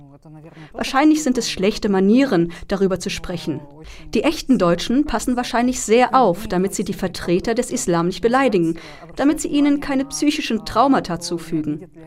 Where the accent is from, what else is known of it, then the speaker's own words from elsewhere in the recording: Russia; German is a second language; schon von klein auf Russisch. Ich bin mit der russischen Kultur durchtränkt und sehe mich global gesehen als Russin.